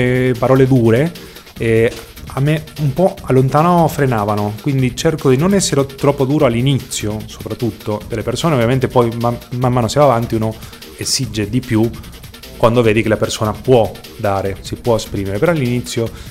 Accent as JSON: {"language": "Italian", "country": "Argentina", "said": "Abbiamo soprattutto cominciato con le carni, essendo argentino."}